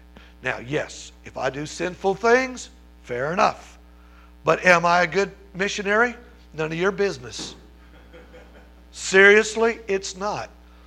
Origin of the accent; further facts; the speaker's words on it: United States; I'm from America, where you're expected to do a certain amount of work for a certain amount of money, and you're expected to get results.